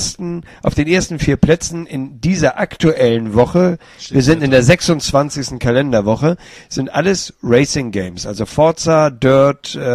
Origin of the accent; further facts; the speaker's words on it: Hamburg, Germany; Aber macht da meine Heimatstadt Hamburg nicht ein bisschen was?